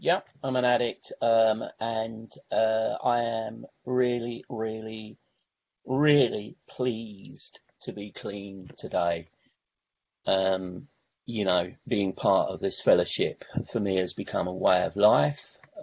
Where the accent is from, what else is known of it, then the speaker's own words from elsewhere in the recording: London, United Kingdom; also born or lived in South West England; now in Southend-on-Sea, United Kingdom; I come from London, and I live in Essex now, in Southend-on-Sea. I've moved here about 3 years ago, but I did live in the West Country for many years